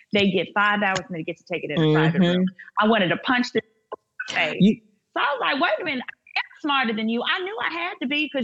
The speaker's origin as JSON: {"language": "English", "town": "Dallas", "region": "Texas", "country": "United States", "tie": "born or raised there", "lives_now": "Houston, United States", "said": "I'm based in Houston, Texas. Right. I was born and raised in Dallas."}